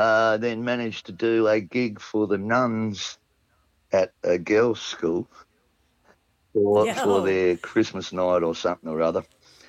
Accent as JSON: {"language": "English", "country": "Australia", "said": "I am an Irishman as well as an Australian, you know."}